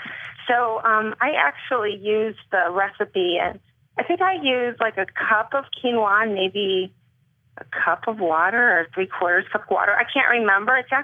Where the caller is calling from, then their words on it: California, United States; From the Bay Area.